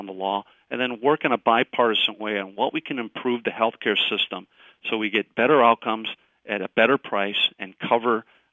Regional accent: Wisconsin, United States; Listen, I love to hunt myself. I grew up in Wisconsin.

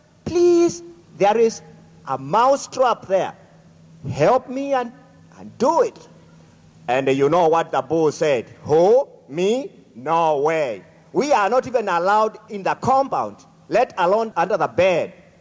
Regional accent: Kenya; English is a second language; moved away; and I am from Kenya. And by the way, Kenya is in Africa.

